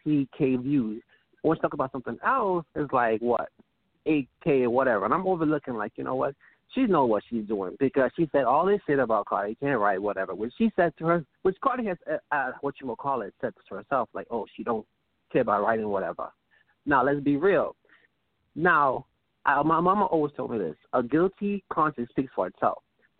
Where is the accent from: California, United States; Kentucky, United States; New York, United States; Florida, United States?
New York, United States; I'm actually a new subscriber to you. I'm from New York.